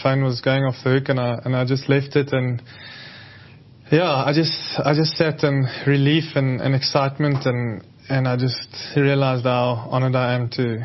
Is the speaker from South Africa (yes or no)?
yes; South Africa; as a South African supporter and a very proud South African, patriotic person.